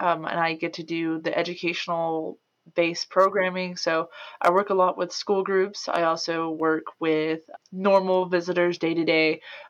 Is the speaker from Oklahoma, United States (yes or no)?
no; Texas, United States; So for me, I'm originally from Southeast Texas, so I came from the swamps and stuff.